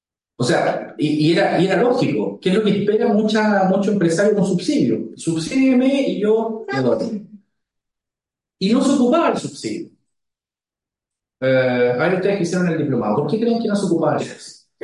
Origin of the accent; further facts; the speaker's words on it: Paillaco, Los Ríos, Chile; No, Paillaco, mi pueblo querido, del cual soy hijo ilustre, 20.000 habitantes, y yo vivía en un pueblo más pequeño e insignificante, que se llama Pichirrocuy.